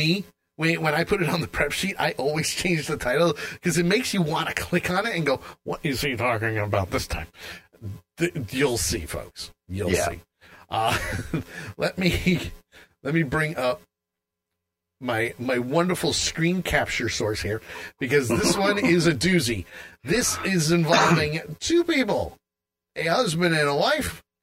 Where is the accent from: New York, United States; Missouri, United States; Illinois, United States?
New York, United States; Because it happens on my home state. And island. That's right. This happened on Long Island.